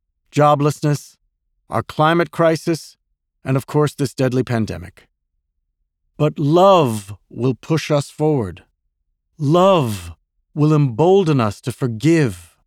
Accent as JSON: {"language": "English", "country": "United States", "said": "Remember, folks, we're all Americans."}